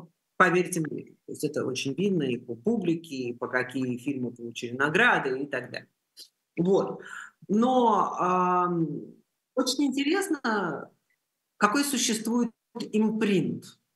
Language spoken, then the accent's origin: Russian; Russia; Я из России